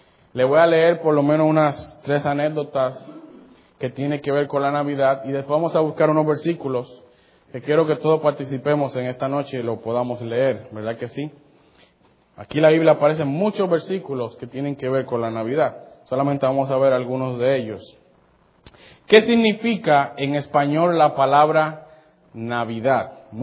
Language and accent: Spanish; Puerto Rico; also born or lived in Santo Domingo, Dominican Republic; Me recuerda mucho a mi niñez cuando estaba en Santo Domingo antes de irme a Puerto Rico a los... unos 5 o 6 años por ahí.